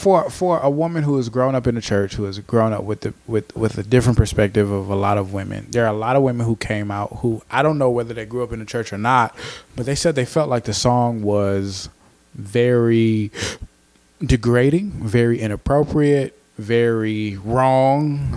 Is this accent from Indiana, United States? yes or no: no; Cleveland, Ohio, United States; because I'm from Cleveland. I'm not from the Bronx.